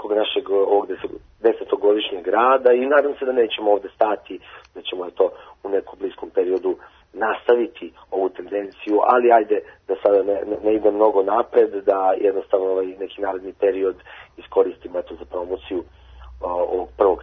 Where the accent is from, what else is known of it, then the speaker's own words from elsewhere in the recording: Niš, Nišava District, Serbia; Ja se iskreno nadam, mi dolazimo iz Niša i nekako je prirodno da ovde održimo taj koncert